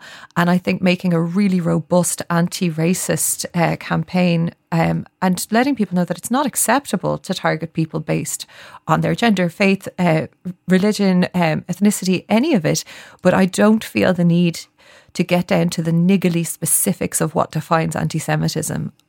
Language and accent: English; Ireland; growing up in Ireland as a Jewish person, there are only a few thousand of us.